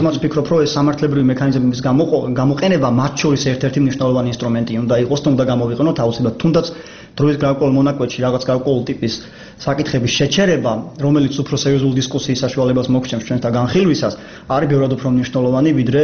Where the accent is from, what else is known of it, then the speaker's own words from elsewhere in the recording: Batumi, Adjara, Georgia; რეალურად მე ბათუმში დავიბადე, გავიზარდე